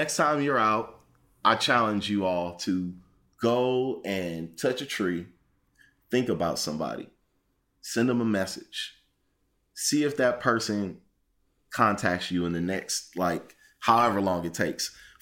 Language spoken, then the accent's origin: English; St. Louis, Missouri, United States; when I was growing up in St. Louis, man, people love sitting out on their porch.